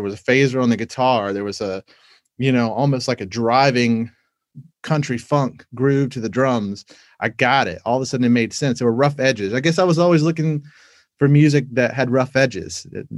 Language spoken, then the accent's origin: English; Georgia, United States; I mean, growing up in Georgia, I didn't really love country. It wasn't my thing at all.